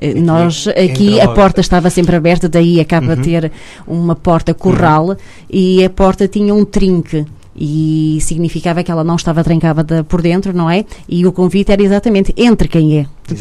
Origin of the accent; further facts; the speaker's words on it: Norte, Portugal; eu sou transmontana e por isso havia aqui um comum que nos ligava